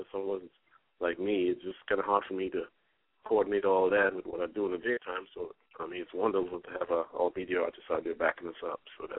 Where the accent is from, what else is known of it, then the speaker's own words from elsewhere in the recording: Trinidad & Tobago; moved away as an adult; now in United States; Okay, well, I'm originally from Trinidad. I've been living here since the early 80s